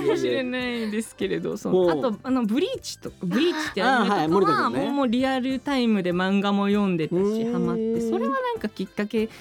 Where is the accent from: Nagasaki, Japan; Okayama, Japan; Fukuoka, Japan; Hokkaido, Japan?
Okayama, Japan; 僕岡山県です。岡山県の広島県との県境ら